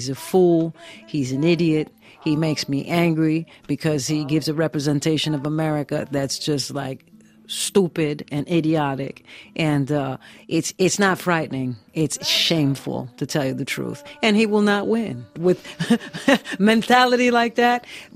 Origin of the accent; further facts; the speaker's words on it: United States; moved away as an adult; now in France; when I'm back in the United States, I feel like a French person. And when I'm here in France, I'm definitely an American.